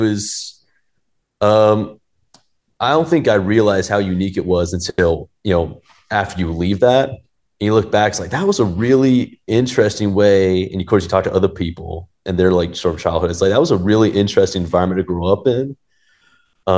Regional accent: Hendersonville, North Carolina, United States; So I originally grew up in Hendersonville, North Carolina, the Blue Ridge Mountains, right outside Asheville.

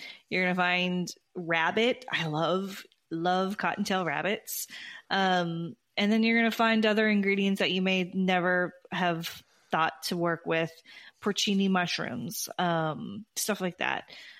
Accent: Texas, United States; also born or lived in North Dakota; I'm born and raised in Texas, spent a long time in North Dakota, and I was really homesick for Tex-Mex foods.

